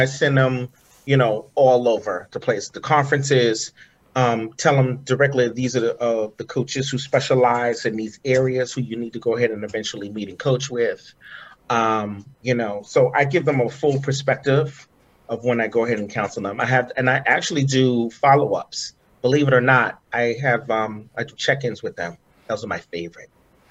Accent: New York, United States; Yeah, I'm born and raised in New York.

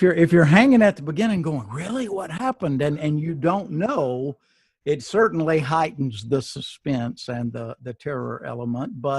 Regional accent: Tennessee, United States; It reminds me of used to driving across rural West Tennessee, which is my hometown stomping grounds, and we'd have all these little places.

